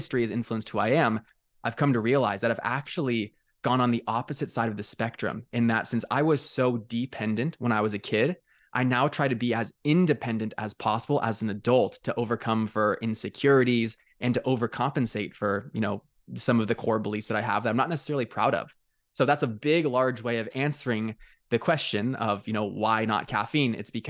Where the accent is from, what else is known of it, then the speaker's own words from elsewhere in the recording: Newport Beach, California, United States; So I grew up in Newport Beach, which is a very affluent area of the world. I didn't realize it was that when I was living in it, right?